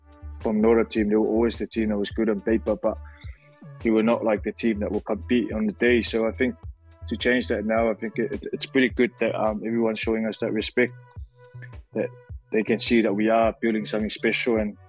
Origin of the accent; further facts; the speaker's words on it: Samoa; now in New Orleans, United States; As you know, I'm from Samoa. I was born and raised in Samoa, so I'm from. There's no winter where I'm from